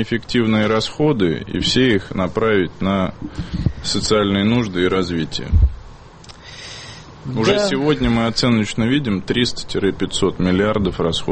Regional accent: Moscow, Russia; Я депутат, избранный из Самарской области, но я москвич.

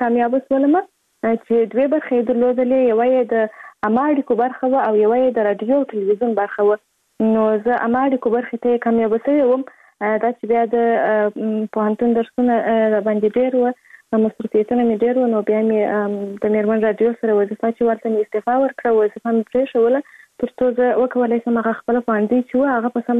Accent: Kandahar, Afghanistan; born or raised there

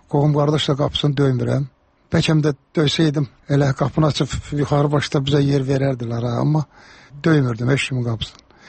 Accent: Karabakh, Azerbaijan; Məndə zarafatçı Qarabağlıyam

